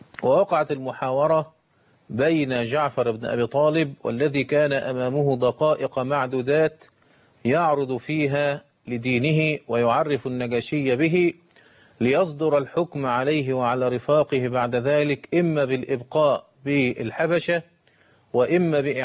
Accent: Egypt

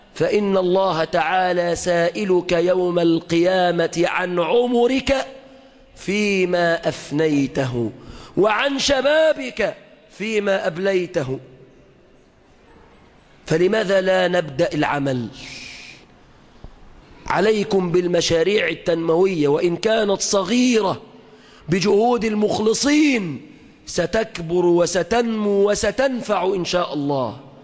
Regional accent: Egypt; بلادنا مصر

